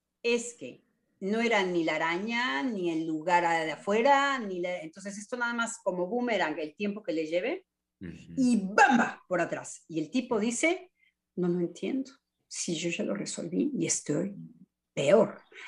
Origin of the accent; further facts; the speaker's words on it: Mexico; a nosotros nos tocó el español como mexicanos.